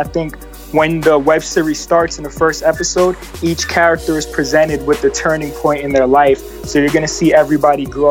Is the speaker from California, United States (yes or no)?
no; New York, United States; I grew up in New York